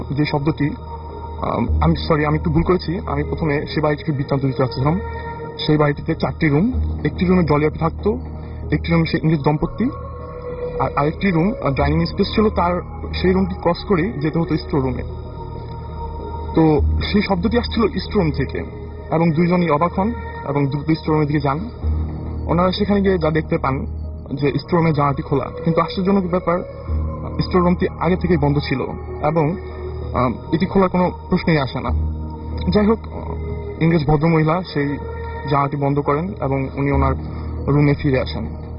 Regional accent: Dhaka, Dhaka Division, Bangladesh; এসেছি পুরান ঢাকার পোস্তগোলা থেকে।

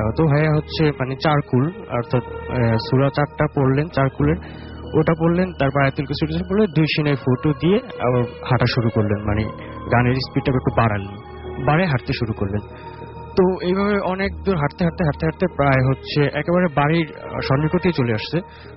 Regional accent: Chhoto Monika, Barisal Division, Bangladesh; আমাদের গ্রাম হচ্ছে ভোলা জেলার বোরহানউদ্দিন উপজেলার ছোটমণিকা গ্রামে

